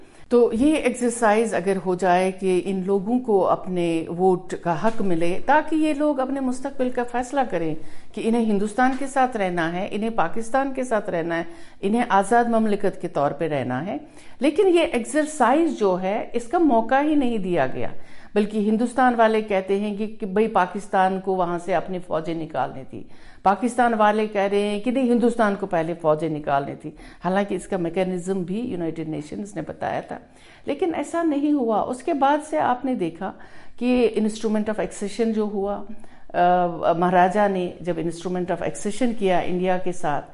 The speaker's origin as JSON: {"language": "Hindi", "region": "Jammu and Kashmir", "country": "India", "said": "जो जम्मू कश्मीर का मसला हम समझ रहे, क्योंकि मैं वहाँ से हूँ"}